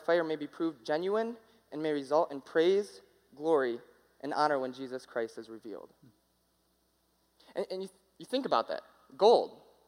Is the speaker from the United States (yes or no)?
yes; Kalamazoo, Michigan, United States; Listen, I'm from Kalamazoo, Michigan, right there. Don't mess with me. I'm from there.